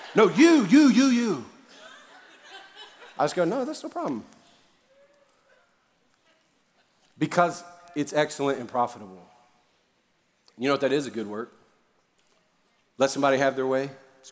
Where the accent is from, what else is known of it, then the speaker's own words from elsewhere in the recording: Louisiana, United States; Plus, I'm a Cajun, and Cajun chicken's better.